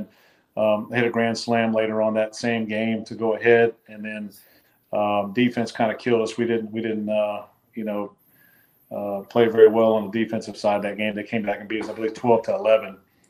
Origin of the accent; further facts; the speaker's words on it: Louisiana, United States; we're both here from Louisiana, and we came in together.